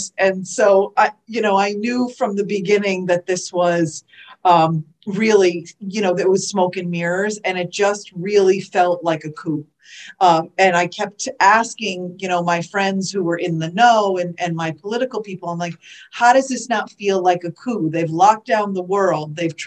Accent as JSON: {"language": "English", "region": "Connecticut", "country": "United States", "tie": "born or raised there", "also_born_or_lived": "Boston / Southern California", "moved": "as an adult", "lives_now": "Florida, United States", "said": "So I actually am a brand new Floridian. I was born and raised in Connecticut, did a stint in the Boston area, and then did a stint for 5 or so years in Southern California."}